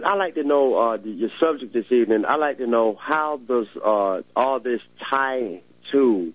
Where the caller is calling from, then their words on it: Georgia, United States; The reason why I bring this out, the town where I live at, I'm calling from Georgia.